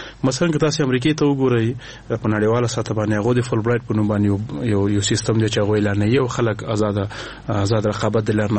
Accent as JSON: {"language": "Pashto", "region": "Nangarhar", "country": "Afghanistan", "said": "ما د ننګرهار ولایت د خوږیانو ولس والے ما"}